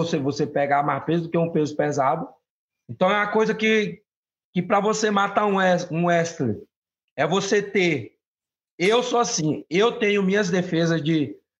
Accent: Pará, Brazil; gosto muito mais do paraense voador, que é muito mais o meu estilo, e mostra o meu estado, né? O meu, de onde eu venho, né?

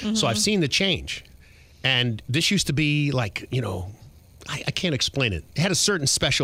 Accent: New York, United States; now in Orlando, United States; I'm from New York, Flushing, grew up in Flushing, you know, worked in Manhattan before I came here the third time.

